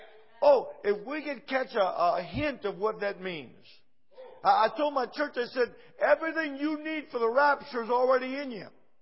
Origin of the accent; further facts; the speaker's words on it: Lorain, Ohio, United States; Now, I grew up here in Ohio, just a little town over here called Lorain, Ohio. I guess it's about 90 miles from here. I don't know. And I was born and raised, and my parents are from the island of Puerto Rico.